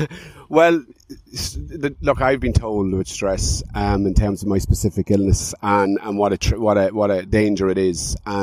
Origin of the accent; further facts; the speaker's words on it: Dundalk, Leinster, Ireland; I'm a Dundalk, I'm from Dundalk, but I'm a Celtic supporter all my life since the 1970s.